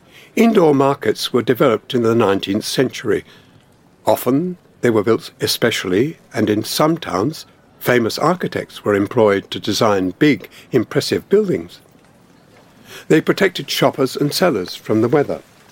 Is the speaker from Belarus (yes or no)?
yes; Slonim, Grodno Region, Belarus; I recognised his accent, and I mentioned that I came from Slonim.